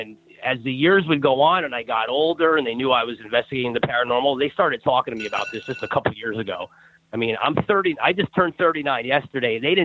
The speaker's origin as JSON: {"language": "English", "region": "New Jersey", "country": "United States", "tie": "born or raised there", "lives_now": "Connecticut, United States", "said": "I grew up in New Jersey. I live in Connecticut now."}